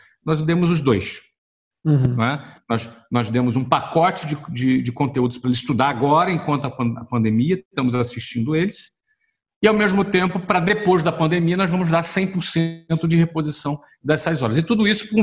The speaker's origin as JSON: {"language": "Portuguese", "country": "Brazil", "moved": "yes", "said": "eu, como brasileiro, apesar de morar fora do Brasil, como brasileiro"}